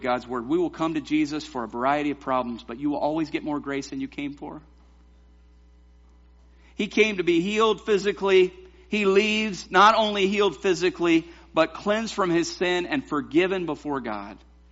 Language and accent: English; the South, United States; Now, growing up in the South, we had something to happen